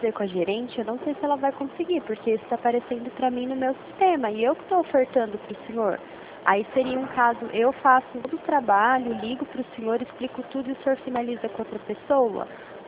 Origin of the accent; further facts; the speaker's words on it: São Paulo, Brazil; eu sou da Central, do Banco Santander, eu sou do estado de São Paulo